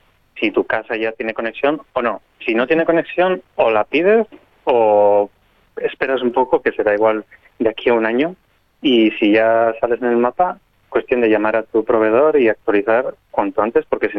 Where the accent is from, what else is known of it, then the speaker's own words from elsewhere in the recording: Spain; now in Australia; aquí en Australia hay muchas casas, no hay muchos apartamentos, como por ejemplo en mi país, en España.